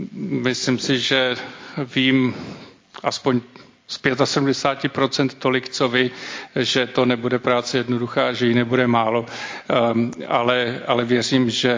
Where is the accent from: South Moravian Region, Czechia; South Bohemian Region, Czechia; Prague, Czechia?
Prague, Czechia; Já jsem se narodil na Štvanici, takže jako to je jako úplně přesně na hranici. Ale každopádně na Praze 7 jsem vyrůstal a prožil jsem tam prakticky polovinu svého života